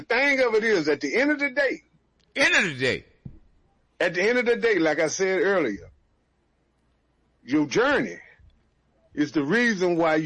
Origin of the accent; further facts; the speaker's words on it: Chicago, Illinois, United States; You know, I was raised in, well, born and raised in Chicago, Illinois, on the west side.